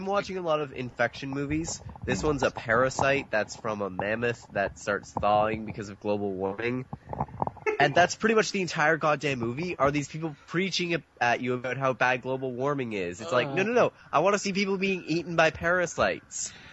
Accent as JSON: {"language": "English", "town": "Lindsay", "region": "Ontario", "country": "Canada", "said": "because I'm from Lindsay, I can sit there calling bullshit on all sorts of things that they say."}